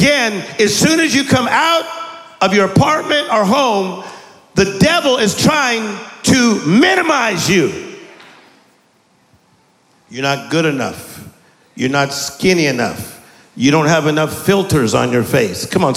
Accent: Compton, California, United States; I'm from Compton, California. I'm from the inner city. I am from what they call the ghetto, the same place as Venus and Serena Williams, same as … I'm proud of being from there.

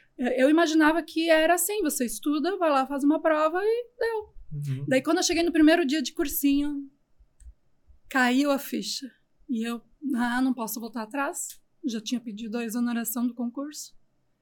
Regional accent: Venâncio Aires, Rio Grande do Sul, Brazil; eu sou natural do Rio Grande do Sul, Venâncio Aires.

